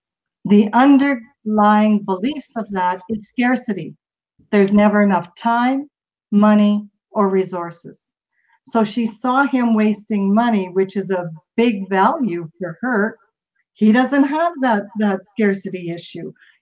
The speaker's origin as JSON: {"language": "English", "country": "Canada", "said": "I'm from Canada, so I know some of the dioceses here"}